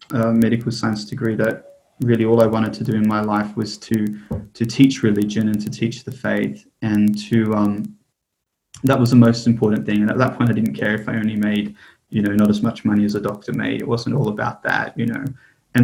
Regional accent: Sydney, New South Wales, Australia; And I was born and raised in Sydney with my four brothers and two sisters. And I grew up just a regular Catholic.

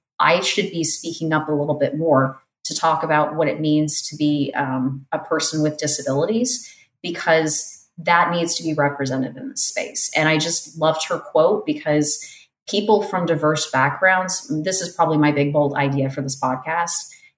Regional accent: Florida, United States; because I'm from South Florida, and when I went for my master's program, I went as far away as I could, which happened to be a scholarship to Portland State in Portland, Oregon.

